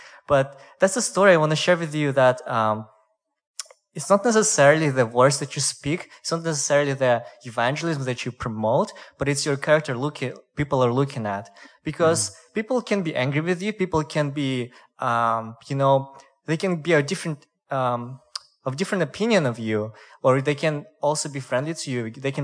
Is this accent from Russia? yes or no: yes; Russia; moved away as an adult; I'm from Russia, but I'm Asian. I'm Korean, more specifically. … I come from Russia here to study English and business 3 years ago.